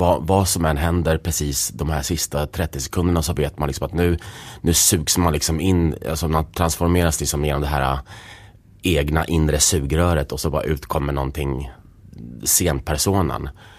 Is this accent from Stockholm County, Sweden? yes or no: yes; Stockholm, Stockholm County, Sweden; Och det låter paradoxalt, för det är med att jag är uppvuxen i Stockholm. Jag har ju bott här sedan jag var 4. Mer eller mindre i innerstan hela tiden.